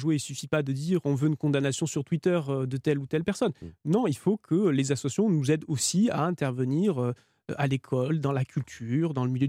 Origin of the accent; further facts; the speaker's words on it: Southwest France, France; Moi, je suis originaire du Sud-Ouest.